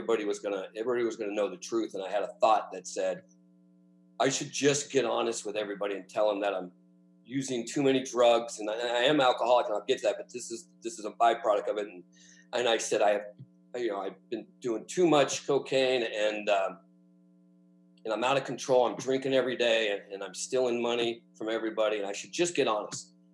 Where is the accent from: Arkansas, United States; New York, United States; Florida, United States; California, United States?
California, United States; Stockton; I'm from Stockton, California. If anyone's from California and you know Stockton, it's a great place to be from.